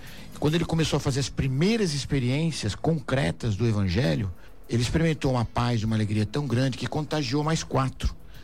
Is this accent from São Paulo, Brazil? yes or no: yes; São Paulo, Brazil; born there; Nasci em São Paulo e nós chegamos aqui em 1978, em 79 chegou o Frei Hans e viemos morar no Pedregulho, na paróquia Nossa Senhora da Glória.